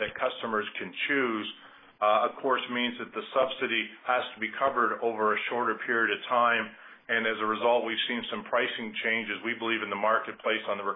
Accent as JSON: {"language": "English", "country": "Canada", "tie": "born or raised there", "said": "So being born and raised in Canada, I continue to be optimistic that a fair solution is the right solution"}